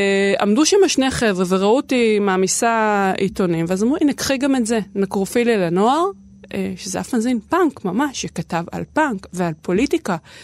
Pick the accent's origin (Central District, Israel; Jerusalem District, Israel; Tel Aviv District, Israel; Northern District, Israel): Central District, Israel; גדלתי בפרברי השרון, לא היו אנשים מסביבי שהיו בעניין הזה